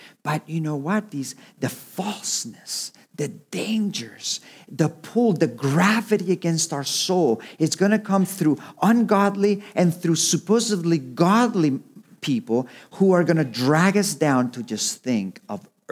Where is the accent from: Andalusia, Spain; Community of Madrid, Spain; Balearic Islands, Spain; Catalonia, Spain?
Balearic Islands, Spain; Capdepera; When I grew up in Capdepera, it was custom that if the bells would go off and they would ring and someone died.